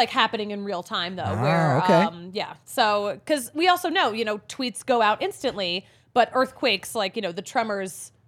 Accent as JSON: {"language": "English", "region": "East Coast", "country": "United States", "tie": "born or raised there", "said": "we grew up on the East Coast. We don't have earthquakes out there."}